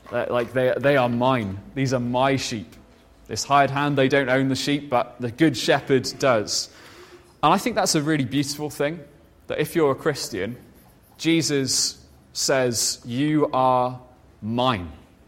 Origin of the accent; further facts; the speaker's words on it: Wales, United Kingdom; And being Welsh, I do have sheep stories.